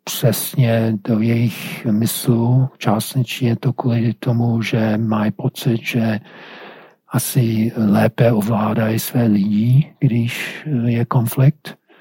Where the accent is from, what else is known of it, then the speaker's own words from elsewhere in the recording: North Carolina, United States; protože jsem vyrůstal v Severní Karolíně, takže pro mě to není nic nového